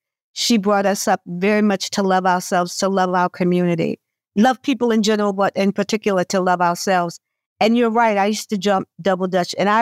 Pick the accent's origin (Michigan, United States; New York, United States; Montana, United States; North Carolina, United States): New York, United States; Brooklyn; It's Brooklyn just has a whole aura about it, you know, and I'm glad I grew up in Bed-Stuy, and I'm glad I had that experience.